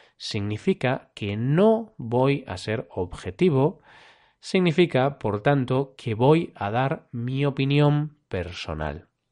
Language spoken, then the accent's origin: Spanish; Vigo, Galicia, Spain; Vigo, mi ciudad natal, es la ciudad de España con más banderas azules.